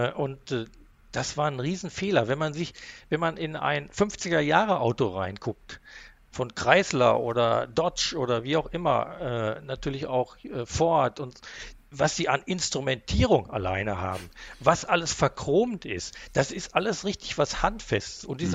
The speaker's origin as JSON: {"language": "German", "town": "Haltern am See", "region": "North Rhine-Westphalia", "country": "Germany", "tie": "born or raised there", "said": "Also ich bin allerdings im Münsterland groß geworden, in Haltern am See, kleiner Ort daneben, Hullern, eingemeindet mittlerweile."}